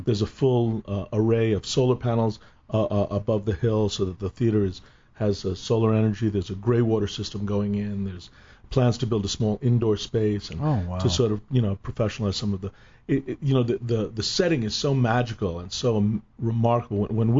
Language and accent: English; New York, United States; I grew up on Long Island.